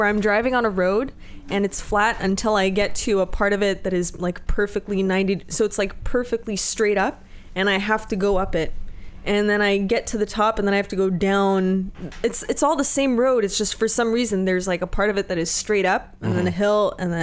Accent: Canada; So I grew up in Canada where, you know, it's... the winter lasts a long time

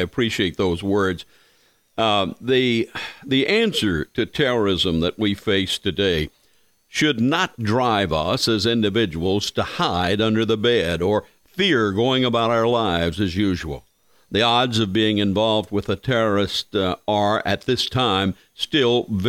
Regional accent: United States; most of the people I grew up with in Wilson County

